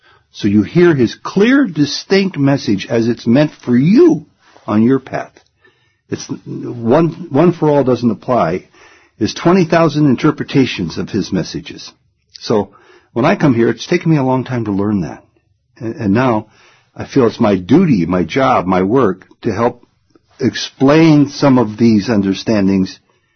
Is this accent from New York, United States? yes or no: no; Canton, Ohio, United States; Here in Prashanthi Nilayam, or in South Africa, or in Paraguay, or in Canton, Ohio, my hometown.